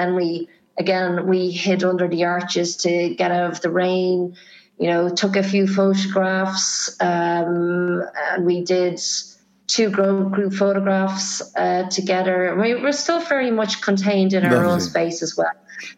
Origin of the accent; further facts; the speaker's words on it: Ireland; And, you know, as an Irish person, we describe rain in different ways because we're so used to rain